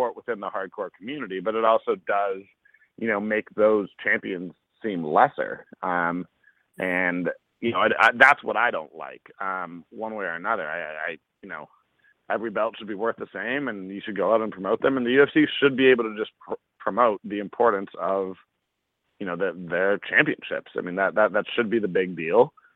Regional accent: Canada; because, you know, I'm Canadian. I got that obligation.

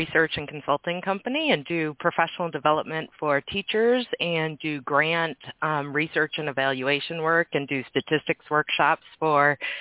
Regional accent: Michigan, United States; also born or lived in Tennessee; now in Durham, United States; I grew up in Michigan and then Tennessee, so a little of both.

